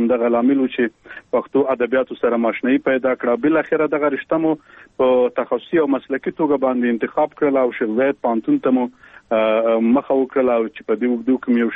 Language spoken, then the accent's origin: Pashto; Khost, Afghanistan; born there; او زه په خوست ولایت کې پیدا شوی یم او عمر مې تقریبا اوس نو 28 کلنې ته برسېږي